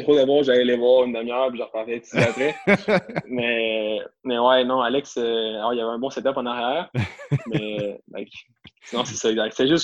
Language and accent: French; Quebec City, Quebec, Canada; moi, je viens de Québec.